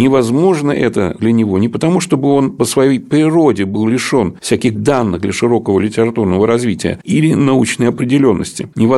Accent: Moscow, Russia; А где-то есть и слова, которые мы можем, вот, как говорится, москвичи, не совсем понять

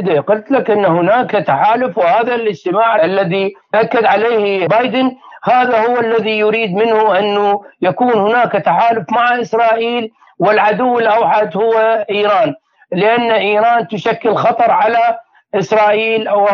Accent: Iraq; كما حدث في المظاهرات تشرين عندنا بالعراق

